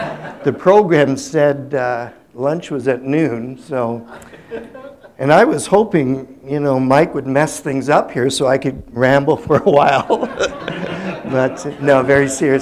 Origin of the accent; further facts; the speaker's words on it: Hamilton, Ontario, Canada; As Mark said, we're from Hamilton. Hamilton is a lot like Pittsburgh, although you've got a better football team than we do.